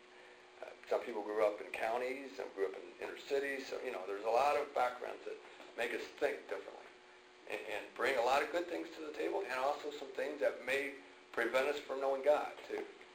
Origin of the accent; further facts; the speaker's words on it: Indiana, United States; I grew up in Indiana, you know, we just have our differences.